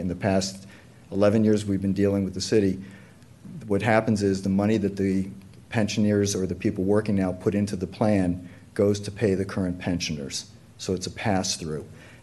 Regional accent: East Coast, United States; because I'm from the East Coast and I have my mask right here, okay?

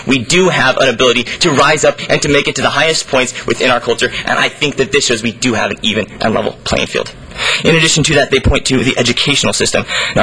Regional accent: United States; I still am glad that I'm from the United States and not from the UK.

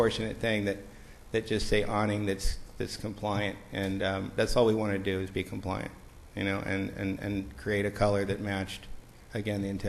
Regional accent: Malibu, California, United States; I grew up in Malibu, so I'm 51 years old, so I watched Calabasas grow.

